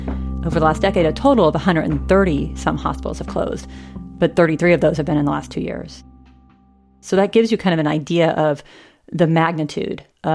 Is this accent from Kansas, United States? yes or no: yes; Kansas, United States; You drive another hour south, and you hit my hometown.